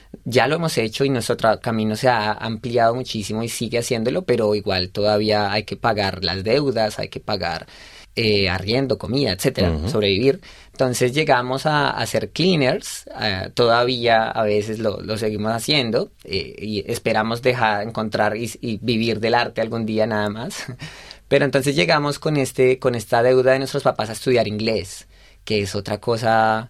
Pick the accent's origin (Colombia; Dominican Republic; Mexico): Colombia; now in United States; siendo colombiano también es muy difícil sacar la visa desde allá